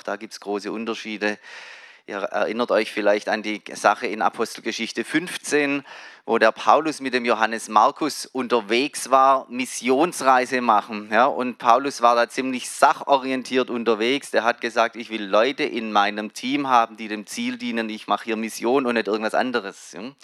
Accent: Baden-Württemberg, Germany; also als Schwabe in Hamburg ist sowieso ein Riesensprung.

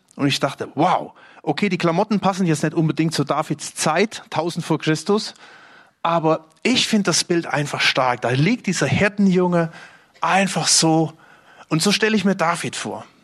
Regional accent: Stuttgart, Baden-Württemberg, Germany; Wir als Stuttgarter haben da ein bisschen das Problem, wir sehen ja gar keine Sterne mehr.

